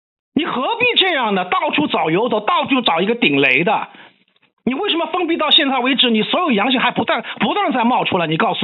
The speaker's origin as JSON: {"language": "Chinese", "region": "Shanghai", "country": "China", "said": "你还要我们上海人怎么样？"}